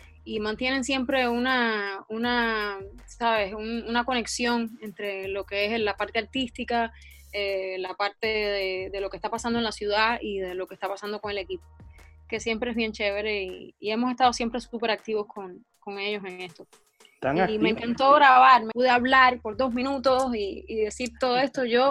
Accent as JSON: {"language": "Spanish", "town": "San Nicolás de Bari", "region": "Mayabeque", "country": "Cuba", "said": "Yo soy de San Nicolás de Bari."}